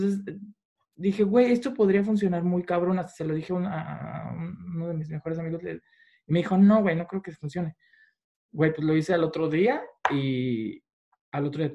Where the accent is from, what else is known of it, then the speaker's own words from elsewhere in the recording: Mexico; now in London, United Kingdom; Soy mexicano, sí.